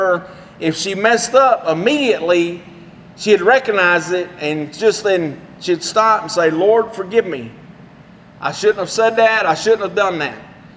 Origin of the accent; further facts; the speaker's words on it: Iredell, Texas, United States; When I was a kid, I grew up over in Iredell in Bosque County.